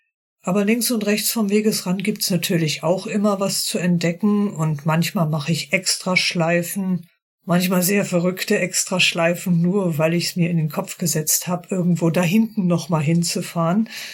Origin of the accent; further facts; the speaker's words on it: North Sea coast, Germany; Ich bin da an der Ostsee geboren, an der Nordsee aufgewachsen.